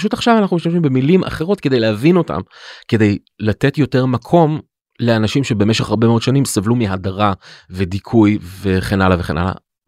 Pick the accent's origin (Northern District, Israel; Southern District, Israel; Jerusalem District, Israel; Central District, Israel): Jerusalem District, Israel; Jerusalem; אני בתור ילד בירושלים של שנות ה-80, הייתי חריג בנוף